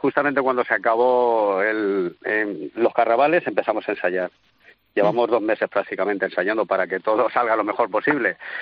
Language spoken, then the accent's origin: Spanish; Villarejo de Salvanés, Community of Madrid, Spain; pero vamos, la mayoría, el 98% somos de Villarejo.